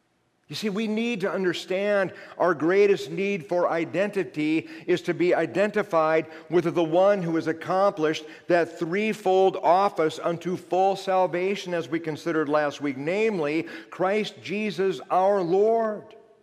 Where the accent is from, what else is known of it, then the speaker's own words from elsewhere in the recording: Iowa, United States; And I would look at them and say, I'm from Iowa. I'm not even an Iowa fan.